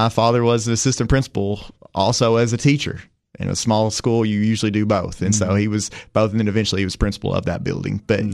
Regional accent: Jamestown, Tennessee, United States; So I'm from Jamestown, Tennessee, originally.

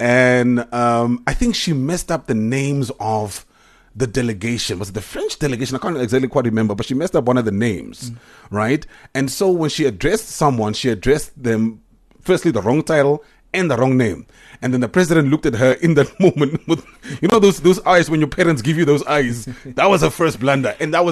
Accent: Walvis Bay, Erongo, Namibia; Yes. No, I'm born and bred in Wavish Bay.

